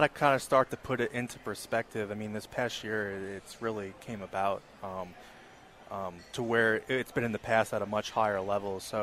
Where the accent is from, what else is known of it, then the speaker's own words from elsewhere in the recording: New York, United States; I'm originally from New York.